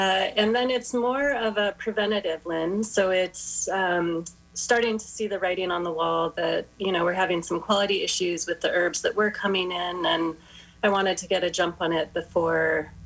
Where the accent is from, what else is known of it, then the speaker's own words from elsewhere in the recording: Park City, Utah, United States; I was born and raised in Park City and was really embraced by the community in naturopathic medicine.